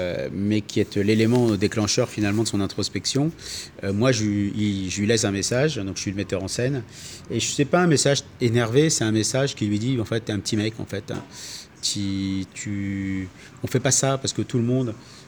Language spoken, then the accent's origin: French; Rennes, Brittany, France; born there; Je suis breton. Et avec cette déception, c'est qu'en fait, généralement, moi je suis né à Rennes, ouais.